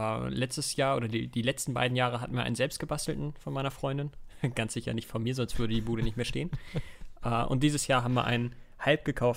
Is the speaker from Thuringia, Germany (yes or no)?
no; Schleswig-Holstein, Germany; Ich komme aus Schleswig-Holstein, da wird nichts gefeiert.